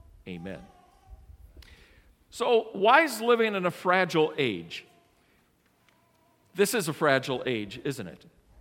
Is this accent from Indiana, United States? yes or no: yes; Indianapolis, Indiana, United States; before that I was from Indianapolis, Indiana, and from a downtown church there. So when I came to Wisconsin, all of the churches in Wisconsin were small in comparison to what I grew up with in Indiana.